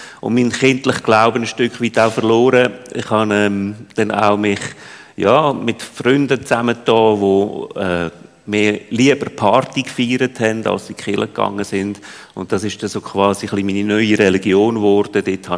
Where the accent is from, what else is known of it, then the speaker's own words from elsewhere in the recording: Central Switzerland, Switzerland; ich von Lauteren. Meine Eltern sind dort gewesen, dann bin ich in der Innerschweiz aufgewachsen.